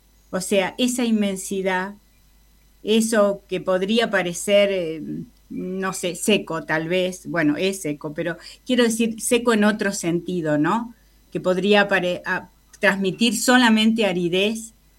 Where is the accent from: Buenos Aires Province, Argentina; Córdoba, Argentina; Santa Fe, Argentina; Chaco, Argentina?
Santa Fe, Argentina; Rosario; como los rosarinos nos comemos las heces